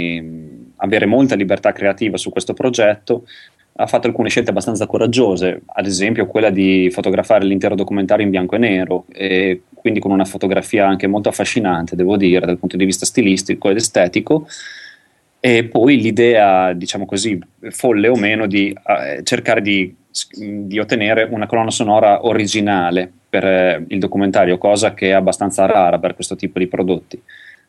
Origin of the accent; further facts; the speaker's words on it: Reggio Emilia, Emilia-Romagna, Italy; Una storia che appunto è una storia strettamente emiliana, molto reggiana, devo dire, cioè qui dalle nostre parti è molto molto nota e fin da quando siamo bambini siamo abituati a sentirci raccontare la storia dei sette fratelli Cervi.